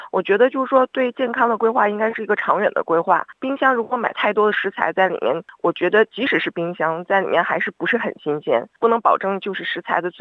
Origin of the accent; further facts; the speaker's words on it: China; now in Australia; 像我们中国人那样煎炒油炸